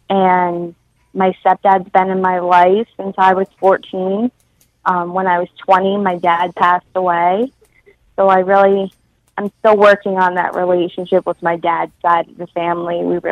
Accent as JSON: {"language": "English", "town": "Dover", "region": "New Jersey", "country": "United States", "tie": "born there", "said": "I was born in Dover, New Jersey. I'm 25 now, and my parents stayed together until I was about 14. I'm an only child."}